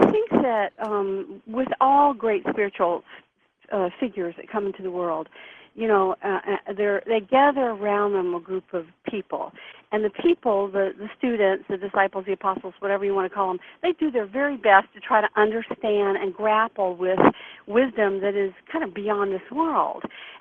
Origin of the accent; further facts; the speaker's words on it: Deep South, United States; growing up in the Deep South, you know, I have a very traditional Christian family.